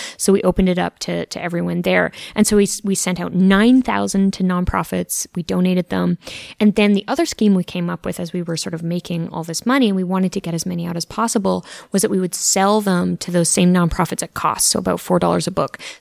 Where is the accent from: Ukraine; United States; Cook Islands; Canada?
Canada; I think as a Canadian coming to the U.S., it's been particularly exciting